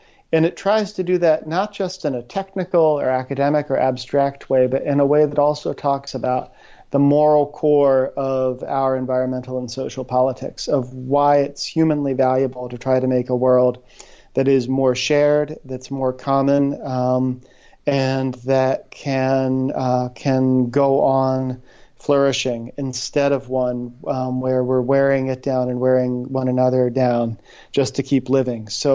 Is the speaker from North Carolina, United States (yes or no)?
no; West Virginia, United States; I grew up in West Virginia.